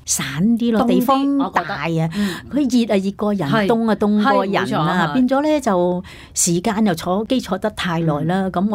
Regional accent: Hong Kong; moved away as an adult; 我就系觉得我喺香港出世，喺香港大。

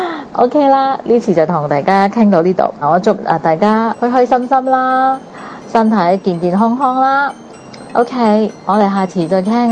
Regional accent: Singapore; 各位哥哥姐姐大家好，我是新加坡的

